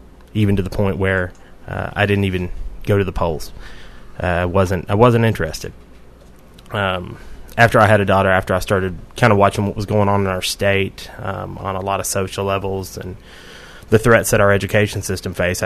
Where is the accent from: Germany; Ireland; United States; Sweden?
United States; Tennessee; I was born and raised right here in Rutherford County.